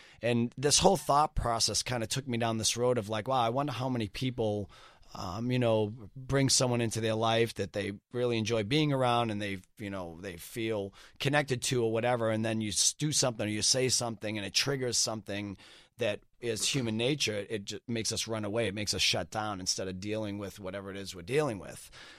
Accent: Boston, Massachusetts, United States; Listen, man, born and raised in Boston my entire life.

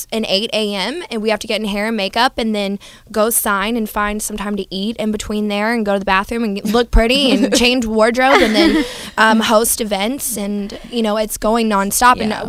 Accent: Memphis, Tennessee, United States; I'm from Memphis, Tennessee.

